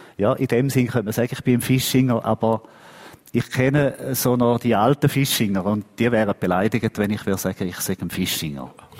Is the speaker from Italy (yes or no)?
no; Halde, Thurgau, Switzerland; Ich bin nicht in Bischofszell selber aufgewachsen, sondern in der Halde. Das ist ein Dorf etwa 3-4 Kilometer entfernt. Und mit diesen Gemeindezusammenlegungen bin ich jetzt später einmal noch Bischofszeller geworden.